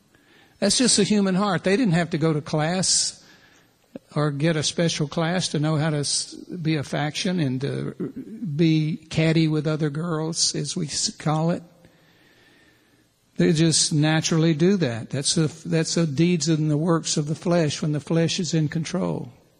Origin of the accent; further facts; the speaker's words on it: the South, United States; As a Southerner, I know about seceding from.